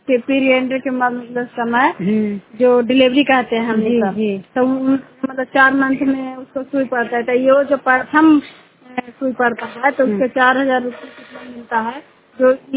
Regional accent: Nalanda, Bihar, India; चंडीडी के रहने वाली हूँ और जिला नालंदा राज बिहार।

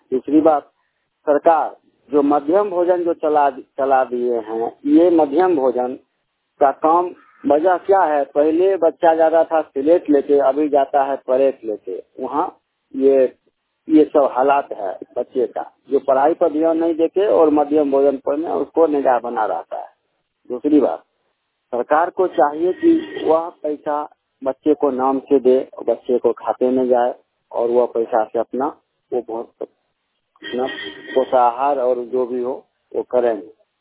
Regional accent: Purauli, Bihar, India; हमारे गांव में पुरौली पंचायत समस्तीपुर प्रखंड समस्तीपुर जिला वार्ड नंबर 5

